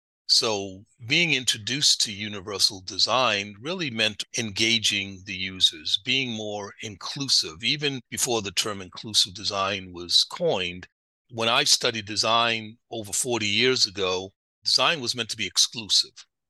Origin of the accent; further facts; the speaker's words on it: Boston, Massachusetts, United States; moved away as an adult; now in San Francisco, United States; I'm from Boston, even though I'm here in San Francisco and have been here for the 33 years that you cited.